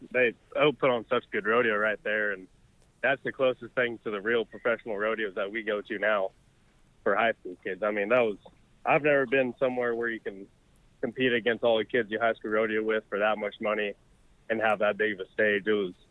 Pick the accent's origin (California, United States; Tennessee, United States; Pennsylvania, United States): California, United States; Yeah, no, I'm from California.